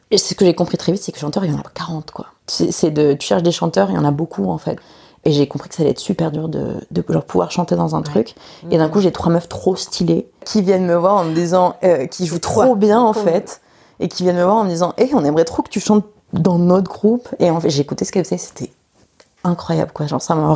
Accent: France; first language Spanish; j'ai grandi en France, mais chez moi on a toujours parlé espagnol

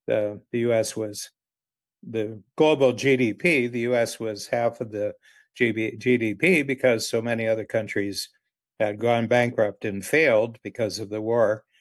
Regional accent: Ohio, United States; I come from Ohio, and Ohio just got whacked, you know, in the 70s, 80s, 90s, just got whacked because they were being outcompeted by Chinese labor.

